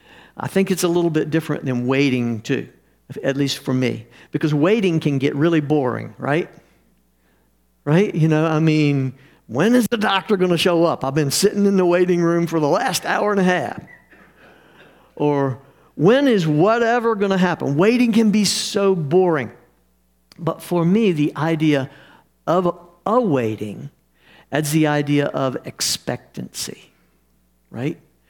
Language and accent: English; United States; Because we grew up in America, and we are free, right?